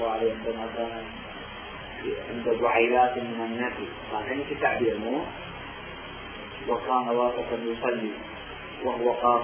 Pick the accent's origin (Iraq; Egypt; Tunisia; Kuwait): Iraq; قال الذي يسمى عندنا في العراق بيمني